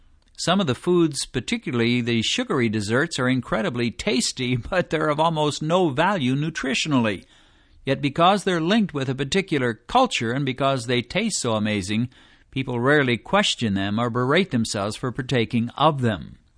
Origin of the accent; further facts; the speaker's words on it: Missouri, United States; What a far cry from my own experiences growing up in Missouri, eating hamburgers and pizza, playing baseball, and watching Popeye and Mighty Mouse on television as a child